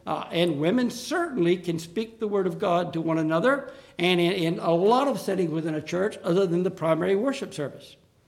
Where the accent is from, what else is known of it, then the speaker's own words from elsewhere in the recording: Deep South, United States; When I grew up in the Deep South, you didn't go to church without every woman in the place having a hat on.